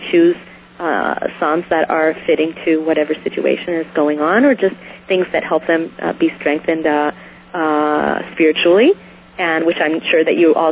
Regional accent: California, United States; now in Israel; I grew up in a wonderful place. I grew up in the Bay Area, but I didn't lead a life of a religious Jew

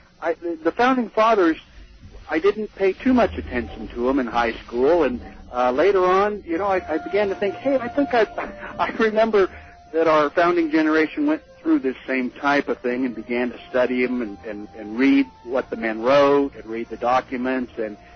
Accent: California, United States; Well, I'm 56 years old, born and raised in California

